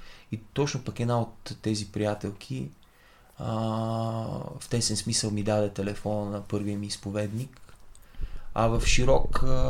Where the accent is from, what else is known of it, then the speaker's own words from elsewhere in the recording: Gabrovo, Gabrovo Province, Bulgaria; now in Sofia, Bulgaria; аз сега си я преместих тук в апартамента в София, но в родния ми град в Габро, една много стара Библия